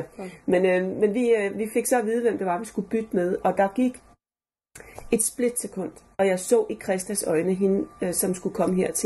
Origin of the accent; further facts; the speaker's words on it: Florida, United States; når jeg kommer mine høje hæle fra Sydflorida.